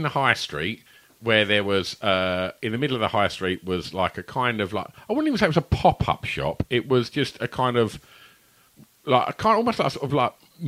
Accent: Tilbury, East of England, United Kingdom; born there; Well, I was born in Tilbury, and I live in the place that only 3 weeks ago was in the papers as being the worst place to live in the UK. Grays.

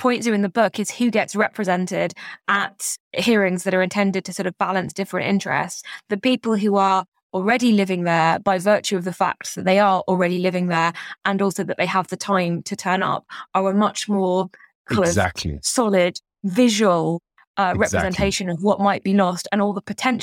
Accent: Barnet, London, United Kingdom; So where I grew up in Barnet in North London

